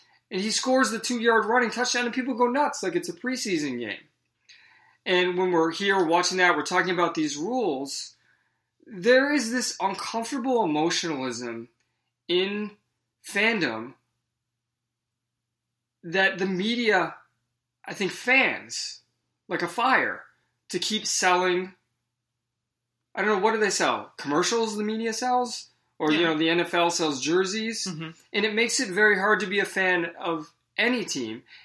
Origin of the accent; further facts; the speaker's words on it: Boston, Massachusetts, United States; there's these Antifa protests going on in Boston, you know, my hometown where the Patriots are from.